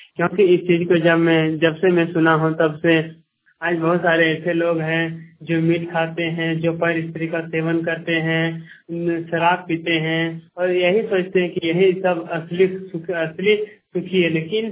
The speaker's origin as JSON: {"language": "Hindi", "town": "Bishnugarh", "region": "Jharkhand", "country": "India", "said": "मैं बिश्नगढ़ का रहने वाला हूँ"}